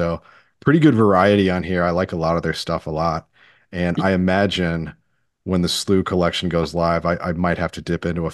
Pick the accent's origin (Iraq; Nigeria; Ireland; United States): United States; St. Louis, Missouri; I am familiar with this. I grew up in St. Louis. I know